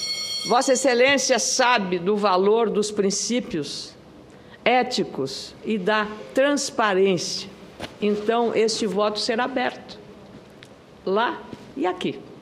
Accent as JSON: {"language": "Portuguese", "town": "Lagoa Vermelha", "region": "Rio Grande do Sul", "country": "Brazil", "said": "Na minha terra, na minha querida Lagoa Vermelha, tem um ditado que diz: quem não teve, não teme."}